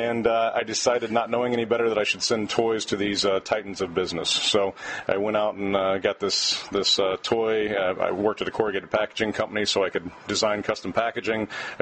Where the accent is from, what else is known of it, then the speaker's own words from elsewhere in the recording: Sidney, Ohio, United States; growing up in Sydney, Ohio, you know, roadside park with broomball was about as close as you got to hockey.